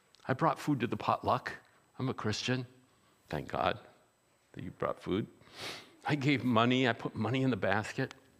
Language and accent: English; United States; I'm half Jewish. Whoopee! You know, it doesn't matter. I'm an American.